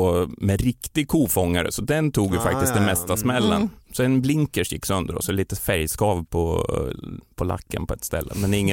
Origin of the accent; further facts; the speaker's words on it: Lindesberg, Örebro County, Sweden; Nej, jag är ju från Lindesberg från början.